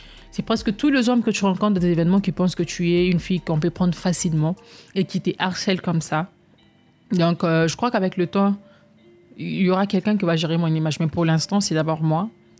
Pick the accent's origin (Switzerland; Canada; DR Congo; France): DR Congo; Parce qu'on est Congolais. Les Congolais ne respectent que les gens qui ont une bonne impression.